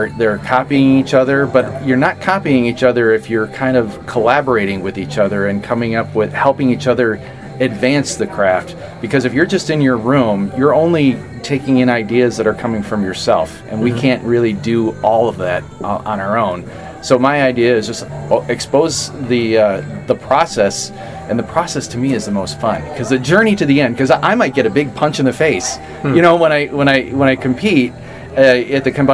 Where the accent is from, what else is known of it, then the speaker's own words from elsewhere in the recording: Adrian, Michigan, United States; he's from my hometown of Adrian.